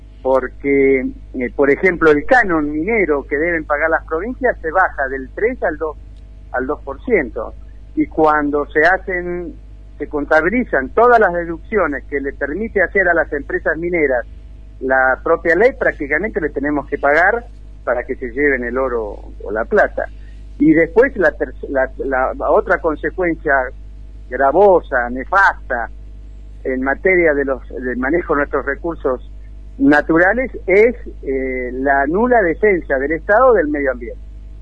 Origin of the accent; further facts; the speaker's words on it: Comodoro Rivadavia, Chubut, Argentina; Yo soy de Comodoro Rivadavia